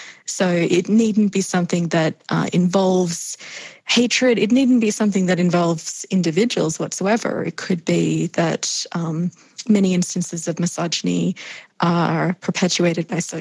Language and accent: English; Australia; Australia, my home country, as I hope my accent still makes relatively clear, although I know it's a funny hybrid at this point.